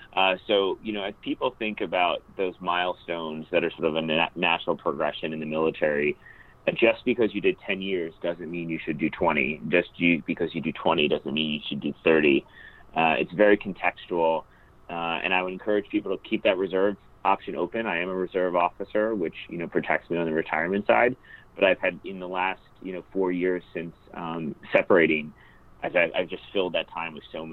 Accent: New Jersey, United States; I was the youngest of three boys growing up on the Jersey Shore, and I've had like part-time jobs since I was 10 years old.

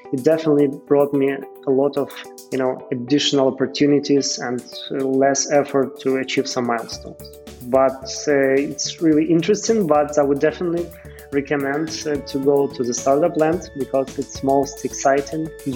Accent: Kyiv, Ukraine; I'm a great fan of the place where I'm from. I'm Ukrainian. I'm calling from Kyiv.

